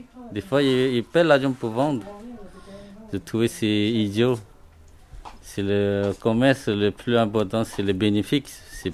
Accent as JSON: {"language": "French", "town": "Wenzhou", "region": "Zhejiang", "country": "China", "second_language": "French", "moved": "as an adult", "lives_now": "France", "said": "Je viens du sud de la Chine, ça s'appelle Wenzhou, une ville de Wenzhou. Et à Paris, il y a beaucoup de commerçants chinois qui viennent de cette région. Et je venais en France depuis 1991"}